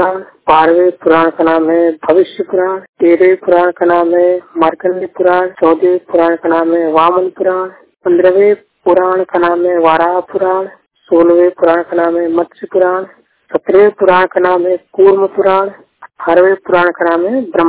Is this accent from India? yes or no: yes; Varanasi, Uttar Pradesh, India; मैं वाराणसी उत्तर प्रदेश का रहने वाला हूँ